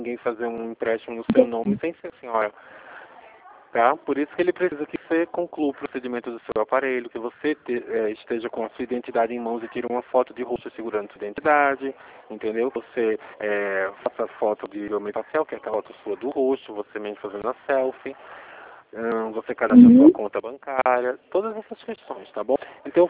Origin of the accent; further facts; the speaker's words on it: Pernambuco, Brazil; now in São Paulo, Brazil; Sou de Pernambuco, mas eu estou em São Paulo.